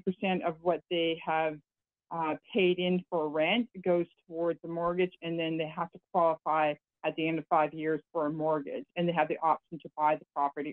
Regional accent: Ontario, Canada; I come from Ontario.

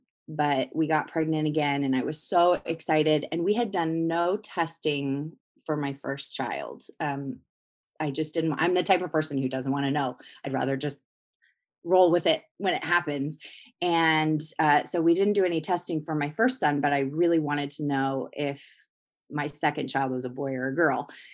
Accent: West Coast, United States; I'm an only child. I was raised by a single mom, and I grew up on the West Coast, and I come from a musical acting family.

